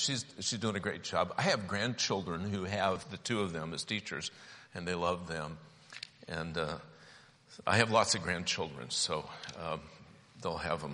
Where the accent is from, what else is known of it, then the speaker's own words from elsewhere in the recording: Portland, Oregon, United States; Now, I'm from Portland. Please don't boo.